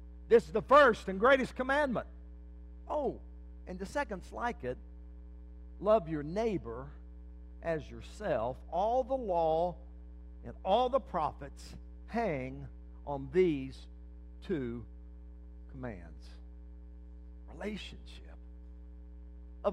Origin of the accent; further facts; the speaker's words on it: Burnet, Texas, United States; Friday night, we went to Burnet, my hometown where I grew up, and class reunion, high school class of 81.